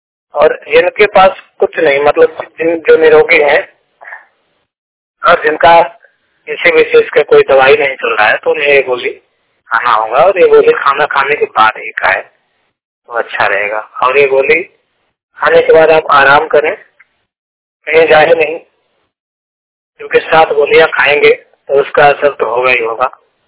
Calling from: Uttar Pradesh, India; जिला मिर्जापुर उत्तर प्रदेश से बात कर रहा हूँ।

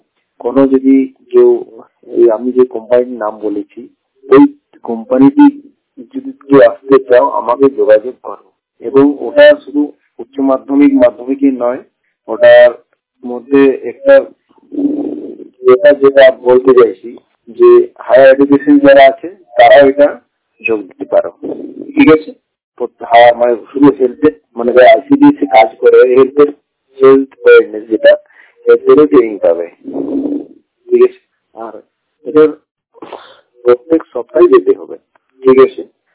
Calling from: Adardhan, West Bengal, India; আমি বাঁকুড়া জেলা থেকে বলছি এবং আমার গ্রামের নাম আদারধন।

